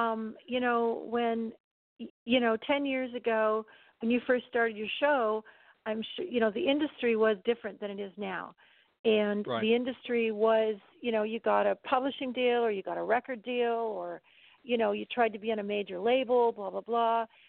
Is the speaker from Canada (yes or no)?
yes; Canada; hi, I'm from Canada